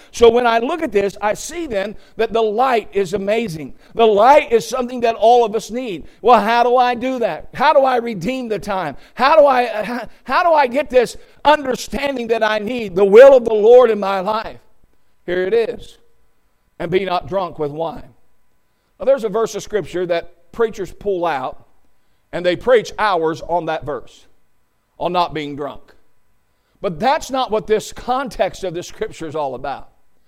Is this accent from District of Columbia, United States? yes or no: no; Ohio, United States; I said, listen, I grew up in Southern Ohio. We drink sweet tea.